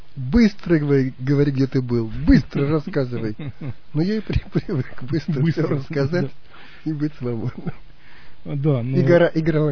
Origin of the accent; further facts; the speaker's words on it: China; детство провел в Китае